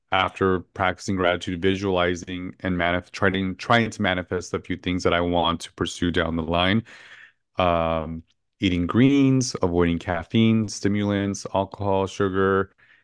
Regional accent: Los Angeles, California, United States; born and raised in Los Angeles, always in the entertainment industry.

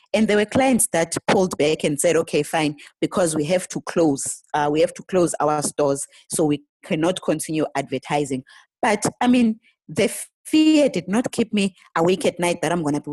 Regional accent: Eastern Cape, South Africa; also born or lived in Johannesburg; So I was born in Eastern Cape. Yes, I did live in Joburg. I was partly raised by my aunt since the age of like 15 or so, as Braidview. But I wouldn't really say that was home.

